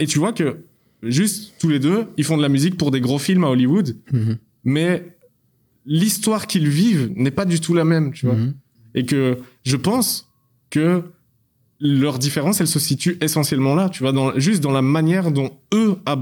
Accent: Belgium; Je suis belge, moi, déjà.

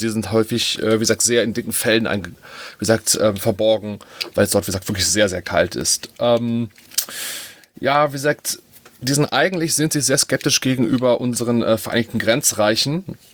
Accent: Dornheim, Germany; ich bin hier in Dornheim geboren. Ist jetzt, ja, das ist immer so das Alter zu sagen, aber vor 38 Jahren bin ich geboren. Hier in Dornheim

